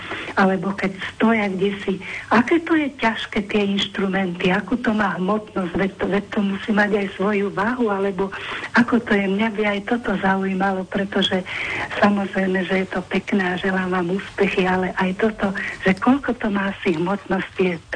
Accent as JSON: {"language": "Slovak", "town": "Žilina", "region": "Žilina Region", "country": "Slovakia", "said": "som Žilinčanka."}